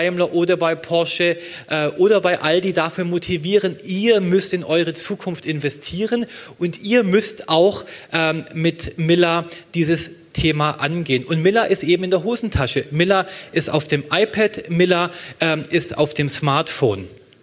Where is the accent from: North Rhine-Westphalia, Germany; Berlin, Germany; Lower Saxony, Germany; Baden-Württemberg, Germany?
Baden-Württemberg, Germany; in meinem Heimatland, Baden-Württemberg